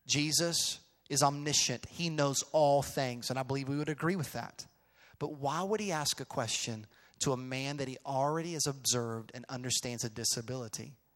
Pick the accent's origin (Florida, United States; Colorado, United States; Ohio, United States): Florida, United States; Orlando; also born or lived in Charlotte; When I was in the third grade, we moved to Orlando, Florida from North Carolina. I was born in Charlotte, and then was raised in Orlando.